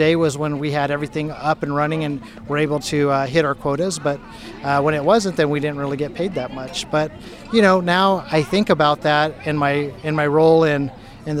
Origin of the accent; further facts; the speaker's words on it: Bakersfield, California, United States; growing up, I grew up in Bakersfield in Delano. And yeah, I grew up working out in the fields, making boxes for the grapes